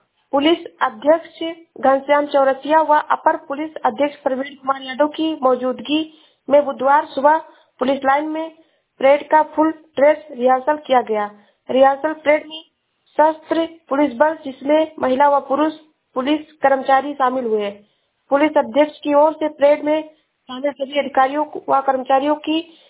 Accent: Uttar Pradesh, India; मैं जिला श्रावस्ती से हूँ।

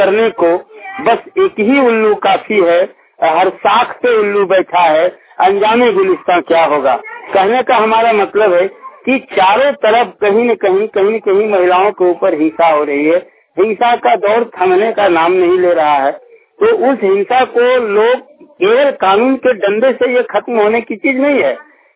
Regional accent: Deoghar, Jharkhand, India; मैं देवघर का रहने वाला हूं

